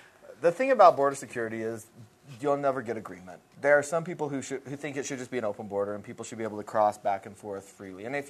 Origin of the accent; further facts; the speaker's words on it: United States; I care about it because I'm an American and because I think the time is finally right to do something on this issue.